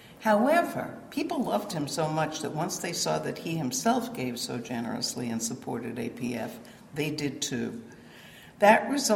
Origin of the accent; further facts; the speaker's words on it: New York, United States; I'm a New Yorker, by the way. Trust me, I had never heard of Travelers Rest.